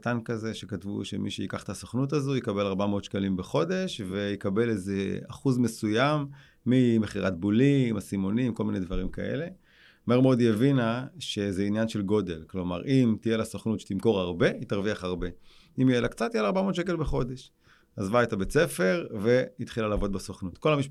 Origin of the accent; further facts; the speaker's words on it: Hadera, Haifa District, Israel; born there; אני נולדתי בחדרה, ורד ואשר, זוג הורים מקסימים, יש לי עוד שלושה אחים